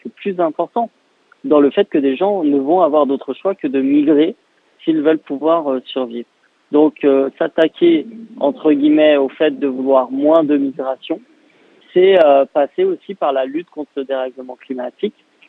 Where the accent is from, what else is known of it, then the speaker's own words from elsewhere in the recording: Toulouse, Occitanie, France; Moi-même, je suis Toulousain.